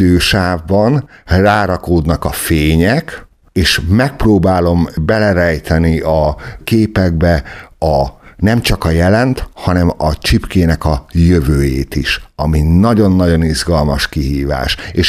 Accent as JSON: {"language": "Hungarian", "town": "Kiskunhalas", "region": "Bács-Kiskun", "country": "Hungary", "tie": "born there", "said": "annyira hálás vagyok, hogy kiskunhalasra születtem, hogy van nekünk egy világhírű csipkénk, van a csipkénknek múltja, van jelene, és lesz jövője is."}